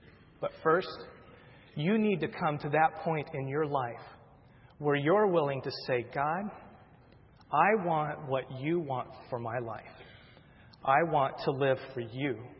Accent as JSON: {"language": "English", "region": "Iowa", "country": "United States", "moved": "yes", "said": "Now, I'm originally from Iowa, and my wife Heather is from Texas."}